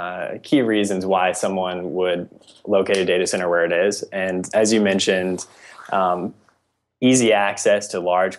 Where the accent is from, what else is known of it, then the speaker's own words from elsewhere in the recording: Colorado, United States; As I mentioned, I'm from Colorado, and in the West, there's a saying